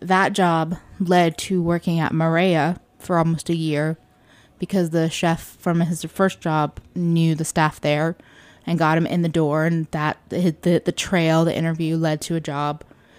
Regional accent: Greensboro, North Carolina, United States; I'm from North Carolina. I grew up in Greensboro, which is just a small town that likes to think of itself as a city.

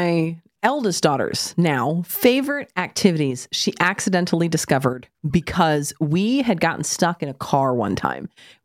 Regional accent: Oklahoma, United States; And since I grew up in Oklahoma, I had lived through two significant tornadoes, one being the largest tornado on record ever.

